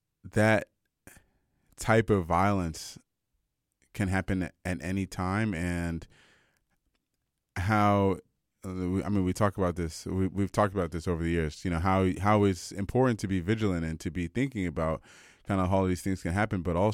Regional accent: United States; me as an American trying to put together like, what does it all mean for me, and what does it mean for, you know, for Canada?

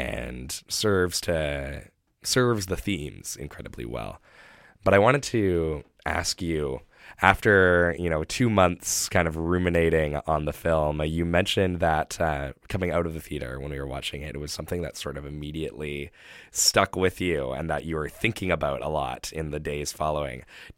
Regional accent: Canada; as a Canadian

